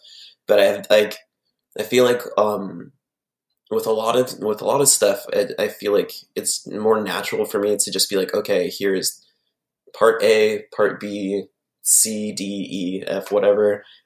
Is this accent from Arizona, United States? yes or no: yes; Arizona, United States; Probably when I was like, I must have been like 3 or 4. We moved when I was a really little kid.